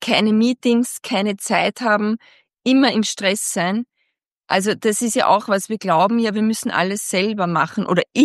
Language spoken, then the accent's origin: German; Austria; ich möchte einen Sport betreuen, wo wir als Österreicher auch erfolgreich sind.